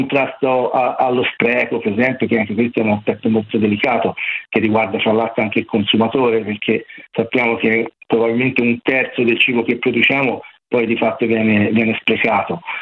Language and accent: Italian; Livorno, Tuscany, Italy; io sono livornese